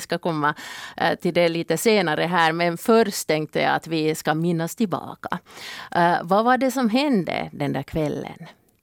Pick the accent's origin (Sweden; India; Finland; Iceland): Finland; Och så tror jag starkt på att det finns en koppling här till att vi är finländare.